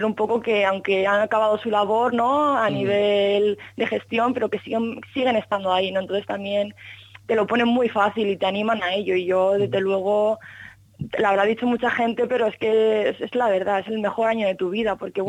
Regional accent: Elche, Valencian Community, Spain; yo soy de Elche, nunca había salido de casa durante tanto tiempo.

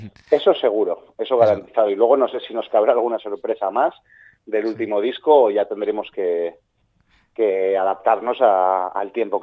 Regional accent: Mexico; O sea, por ejemplo, venimos de México y es muy diferente.

